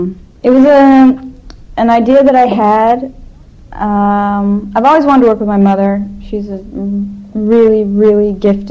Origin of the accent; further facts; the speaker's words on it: Los Angeles, California, United States; Well, you know, I grew up in Hollywood, so it's my home.